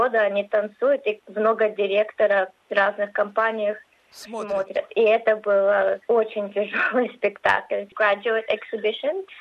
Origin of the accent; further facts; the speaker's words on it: Caulfield, Victoria, Australia; also born or lived in Kyiv, Ukraine; Нет, я родилась в Украине, в Киеве. Я эмигрировала в Австралию со своей мамой и папой, когда мне было 6 лет. Я начала заниматься балетом, когда мне было 7 лет. Я начала в очень маленькой школе, в церкви Хоу. Школа была, наверное, 5 минут, где мы жили, в Кофилде.